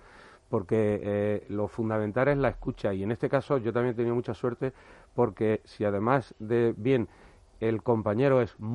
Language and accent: Spanish; Jaén, Andalusia, Spain; now in Madrid, Spain; yo soy de Jaén